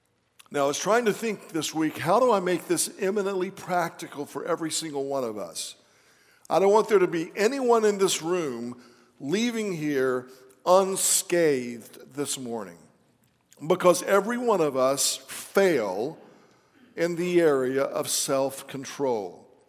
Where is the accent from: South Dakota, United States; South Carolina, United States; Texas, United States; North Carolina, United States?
North Carolina, United States; But when I was a little boy growing up in North Carolina, my pastor used to use this illustration